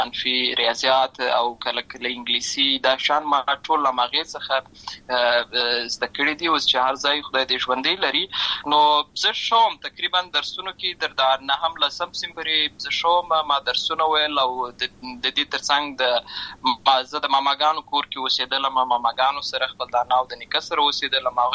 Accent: Lashkar Gah, Helmand, Afghanistan; also born or lived in Uruzgan; زه په اصل کې د اوروزګان ولایت یم، اما زه په هلمند ولایت لشکرګاه کې پیدا شوی یم،

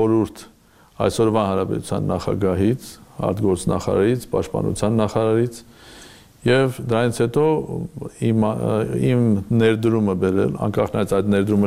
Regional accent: Armenia; ես Սփյուռքում ապրող հայաստանցի եմ եւ Հայաստանում ապրող ինչ որ իմաստով նաեւ սփյուռքահայ եւ քանի որ կյանքիս կես ապրել եմ դրսում եւ ոչ միայն Բրիտանիայում այլ տարբեր երկրներում

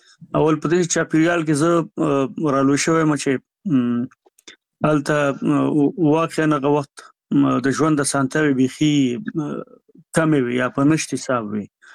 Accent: Jalalabad, Nangarhar, Afghanistan; زموږ کلی د دغه نه ډېر لرې دی، د جلال آباد نه، د ښار نه، چې 15 کیلومتره

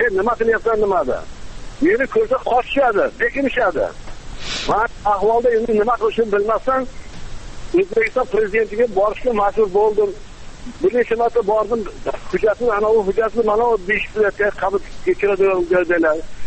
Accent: Marhamat, Andijan Region, Uzbekistan; born there; 1931 yil tug'ilganman. Yilim qo'y Marhamat tumanida.

